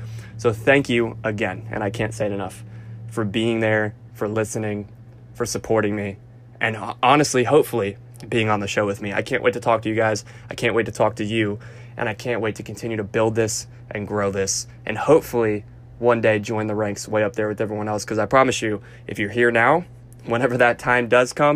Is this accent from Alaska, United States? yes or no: no; North Carolina, United States; My family is all from New York. I am from the South in North Carolina, but always been a Giants fan, grew up a Giants fan.